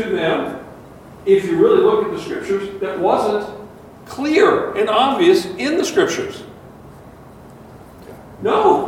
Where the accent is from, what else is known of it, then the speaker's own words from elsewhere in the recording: United States; I mean, growing up in America, we kind of hear about Jesus a lot.